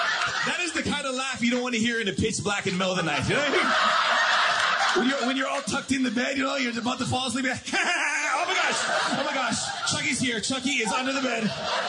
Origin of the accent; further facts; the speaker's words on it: Canada; now in Atlanta, United States; It's a big difference growing up in Canada. We get snow every year.